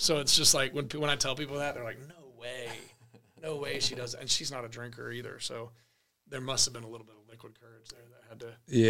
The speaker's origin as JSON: {"language": "English", "town": "Knoxville", "region": "Tennessee", "country": "United States", "said": "I'm from Knoxville."}